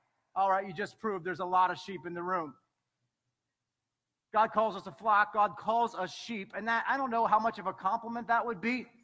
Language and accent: English; Lancaster, Pennsylvania, United States; I'm from Lancaster, Pennsylvania, and I'm still struggling with, like, what does that mean?